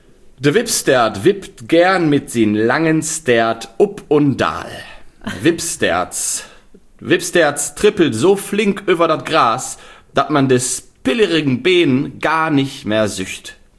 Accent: Lower Saxony, Germany; ich komme ja aus Nordwest, Niedersachsen, Nordwestdeutschland

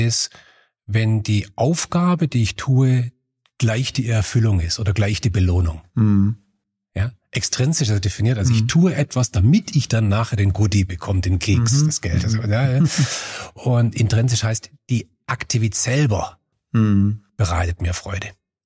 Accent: Baden-Württemberg, Germany; da wo ich herkomme, da gibt es die schwäbische Variante

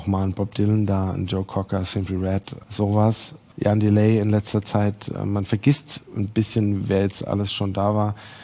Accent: Worms, Rhineland-Palatinate, Germany; Also ich meine, ein Backfisch ist bei uns in Worms ein junges Mädel.

